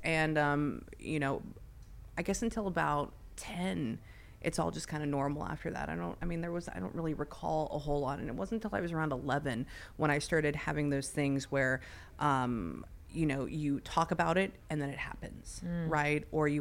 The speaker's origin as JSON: {"language": "English", "town": "Pasadena", "region": "California", "country": "United States", "tie": "born or raised there", "said": "And I grew up in Pasadena."}